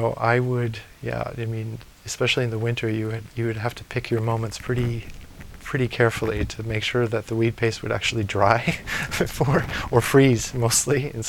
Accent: Germany; No, I remember those from growing up in Germany too.

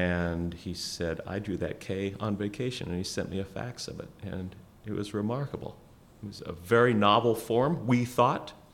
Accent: Tacoma, Washington, United States; And I grew up in Tacoma, Washington, where I was born. And at the time, Tacoma had 3 military bases.

